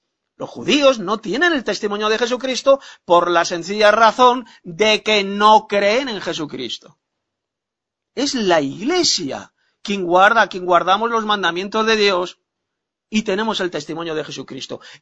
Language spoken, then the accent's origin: Spanish; Madrid, Community of Madrid, Spain; de Madrid, España.